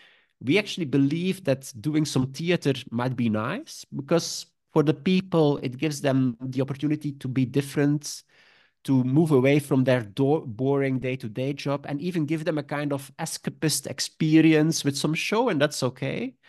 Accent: Sint-Niklaas, Flanders, Belgium; English is a second language; I grew up in Sint-Niklaas, city of 50,000 people in Belgium. I come from a family with a lot of teachers.

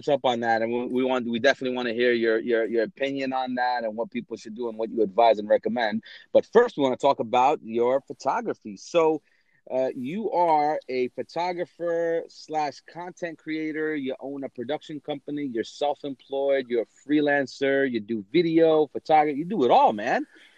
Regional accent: New Jersey, United States; also born or lived in California; I'm from New Jersey, lived in California.

